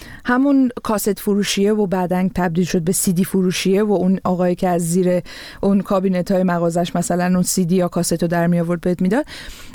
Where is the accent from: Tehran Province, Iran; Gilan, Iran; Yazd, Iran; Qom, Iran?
Tehran Province, Iran; Tehran; من وقتی که از تهران اون موقع اومدم